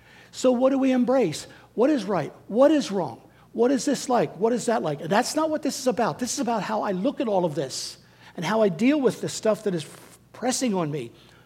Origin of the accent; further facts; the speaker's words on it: United States; but I am an American, and I live in this country, and I live in this community.